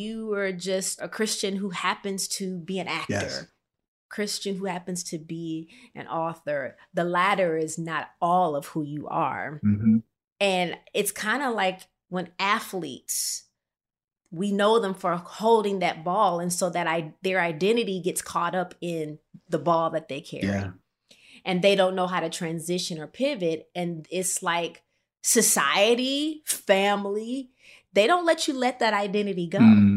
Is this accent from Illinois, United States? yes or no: yes; Rockford, Illinois, United States; and I am from Rockford, Illinois.